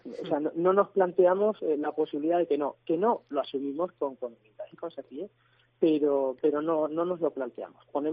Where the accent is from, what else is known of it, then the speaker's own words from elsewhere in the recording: Ceuta, Spain; moved away as an adult; now in Navarre, Spain; yo no soy navarro, yo vengo de Ceuta